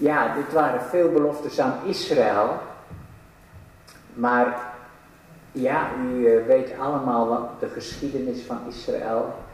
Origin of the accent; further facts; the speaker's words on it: Dokkum, Friesland, Netherlands; Ik kom zelf uit Dokkum